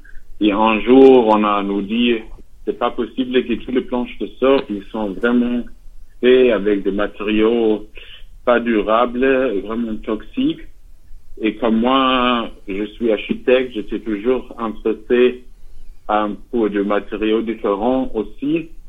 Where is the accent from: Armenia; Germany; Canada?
Germany; now in France; j'ai un nom français mais je suis d'Allemagne